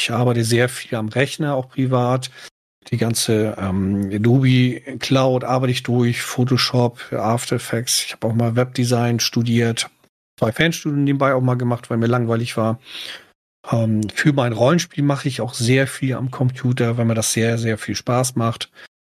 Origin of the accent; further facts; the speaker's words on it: Kiel, Schleswig-Holstein, Germany; Baujahr 77. Fangen wir damit schon mal an. Also von dem letzten Jahrhundert. Kann man sogar sagen Jahrtausend. Ich bin gebürtiger Kieler, Landeshauptstadt von Schleswig-Holstein und habe es nie wirklich geschafft, aus Schleswig-Holstein rauszukommen.